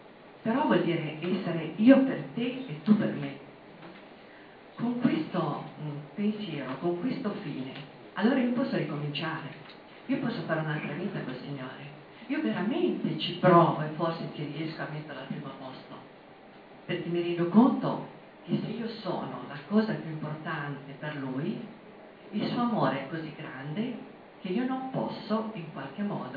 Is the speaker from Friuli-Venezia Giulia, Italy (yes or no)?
no; Tuscany, Italy; vengo dalla provincia di Siena, dalla storia di Siena.